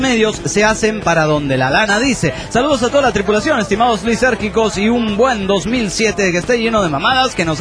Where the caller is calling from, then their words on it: Querétaro, Mexico; desde Querétaro, México.